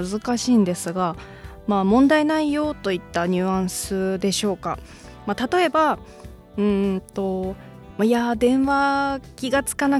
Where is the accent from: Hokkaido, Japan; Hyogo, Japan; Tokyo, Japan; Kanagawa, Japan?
Hokkaido, Japan; このコーナーは北海道出身どさんこの私